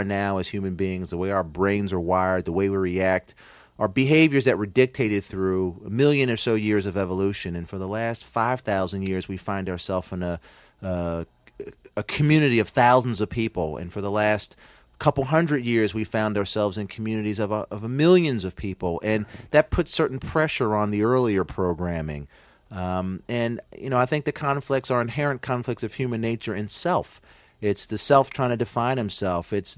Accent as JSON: {"language": "English", "region": "Maryland", "country": "United States", "tie": "born or raised there", "said": "Maryland has always been thought of by my family and by me as a Southern state."}